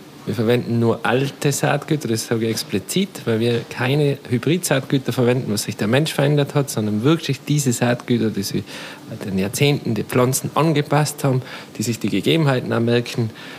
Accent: Tyrol, Austria; So wie bei uns in Tirol ist leider noch ein bisschen spärlich.

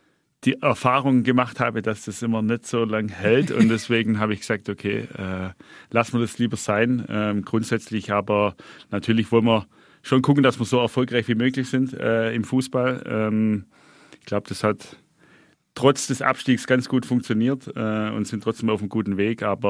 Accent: Baden-Württemberg, Germany; Als Schwabe bleibe ich da tatsächlich bei Linsen mit Spätzle.

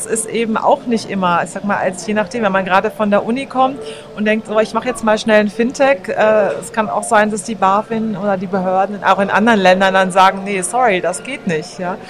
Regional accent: Germany; ich lebe in Deutschland, ich bin Deutsche und Deutschland ist meine Heimat.

